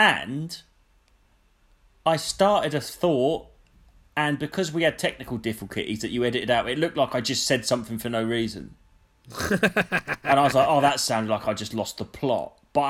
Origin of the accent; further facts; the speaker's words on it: England, United Kingdom; I'm English. You finish your drinks, you go home.